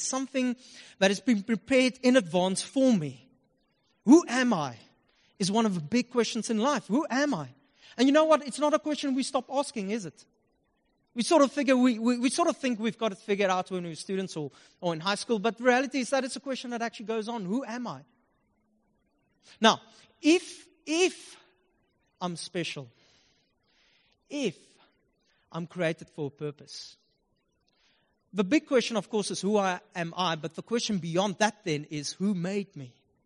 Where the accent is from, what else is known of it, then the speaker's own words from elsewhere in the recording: Upington, Northern Cape, South Africa; Trust me, I'm from Upington.